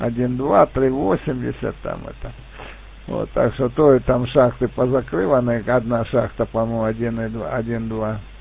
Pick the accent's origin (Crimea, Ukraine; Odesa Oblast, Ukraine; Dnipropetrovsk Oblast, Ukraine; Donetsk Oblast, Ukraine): Donetsk Oblast, Ukraine; Sloviansk; Я сам родом со Славянска.